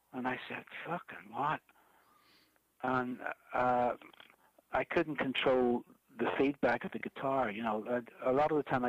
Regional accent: Belfast, Northern Ireland, United Kingdom; also born or lived in Dublin / London; well, I'm from Belfast, but I lived in Dublin for a long time

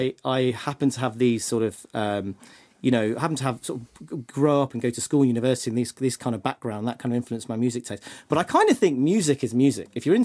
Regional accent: Peterborough, East of England, United Kingdom; But I grew up in Peterborough, mm-hmm. which is 80 miles north of London, and it's quite a suburban place. There was only like 7 Bengali. My dad moved there when he was first generation immigrant from Bangladesh, yeah.

